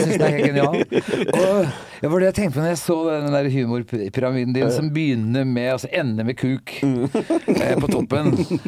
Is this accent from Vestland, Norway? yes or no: no; Oslo, Norway; Jeg er fra Oslo, okay. Grünerløkka.